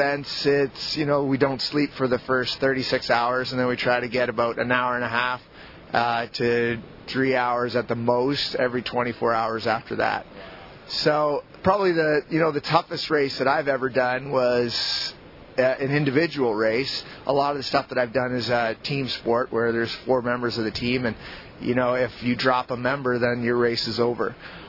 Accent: Ontario, Canada; moved away as an adult; So I grew up in Ontario, like about an hour and a half from Toronto. So farm, a little bit of farmland, small towns. But, you know, it's about as close to the big city as you can get and not be in the big city in a lot of ways.

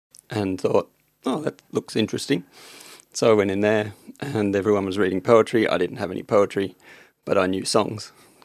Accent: Montmorency, Victoria, Australia; also born or lived in Macedon; Really early on I did, in Montmorency or some sort of hilly suburb like that. But I think we moved to the country another country, oh, a different kind of country. Right. No, Macedon, Macedon in the other hills.

